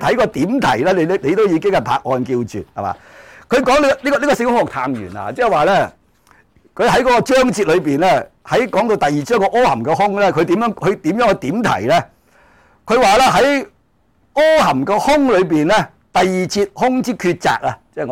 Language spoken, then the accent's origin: Cantonese; China; 咁我哋中國人真正明白波野思想咧，應該係羅襲入關之後嘅事